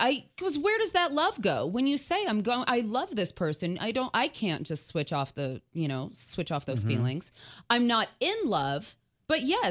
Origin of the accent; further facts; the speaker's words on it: New York, United States; I'm from New York originally. And so that's, you know, that's where our life started.